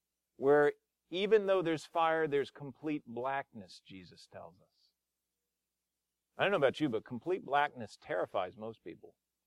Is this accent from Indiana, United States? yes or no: no; New Orleans, Louisiana, United States; where are you from? I said, New Orleans.